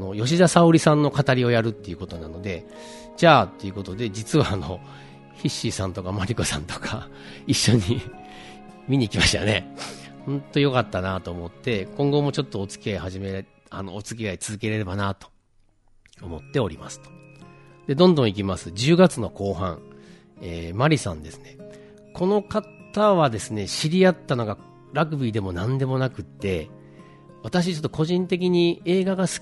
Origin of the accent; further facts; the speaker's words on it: Kansai, Japan; 私関西出身なので、関西人で